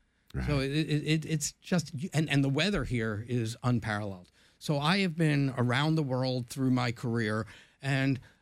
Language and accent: English; Brooklyn, New York, United States; You know, Ed, you and I come from Brooklyn.